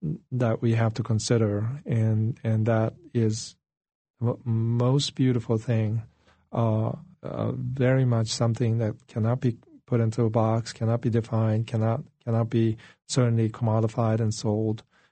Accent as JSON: {"language": "English", "town": "Kamakura", "region": "Kanagawa", "country": "Japan", "tie": "born or raised there", "second_language": "English", "said": "my childhood years growing up in Kamakura, Japan, which is the 13th century capital of Japan, beautiful city by the ocean."}